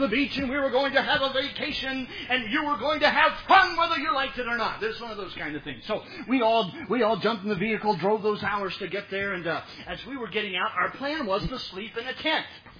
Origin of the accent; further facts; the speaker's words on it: South Carolina, United States; I grew up in South Carolina, and so we were headed to the beach.